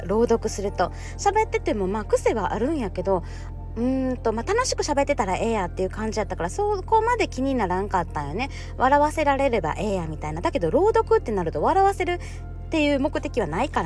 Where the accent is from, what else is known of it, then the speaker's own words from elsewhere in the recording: Kansai, Japan; accent: Kansai; 私のこのイントネーション、やっぱ関西弁のイントネーションが消えないし